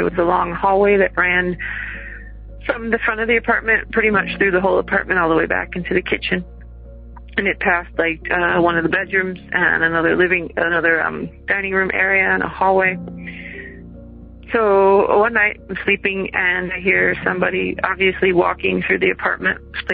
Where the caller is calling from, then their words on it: Madison, Wisconsin, United States; I'm calling from Madison, Wisconsin.